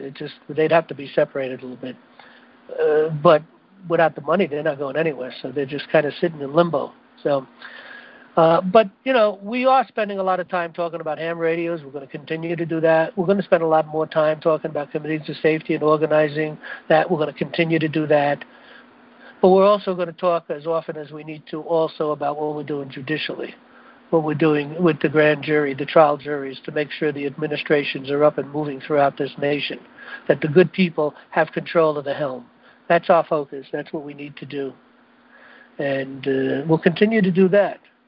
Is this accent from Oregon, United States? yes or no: no; New York City, New York, United States; I come from New York. That's my hometown, New York City.